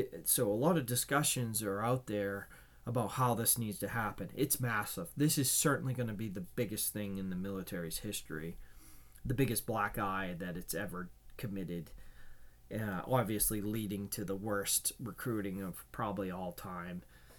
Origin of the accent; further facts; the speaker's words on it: Maine, United States; And one of them is from my home state, is Susan Collins.